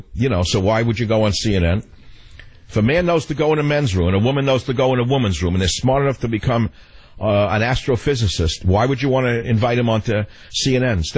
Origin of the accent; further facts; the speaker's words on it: New York, United States; I went out to dinner with a friend last night. We're both from New York.